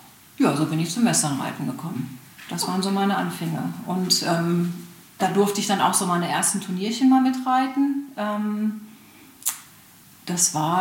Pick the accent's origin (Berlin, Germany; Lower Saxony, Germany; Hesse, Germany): Lower Saxony, Germany; Hanover; ich bin aus Hannover ursprünglich